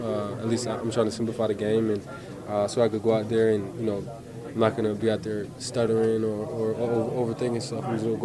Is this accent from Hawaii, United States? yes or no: no; New Jersey, United States; I grew up in New Jersey, so there's definitely a lot of Steelers fans there.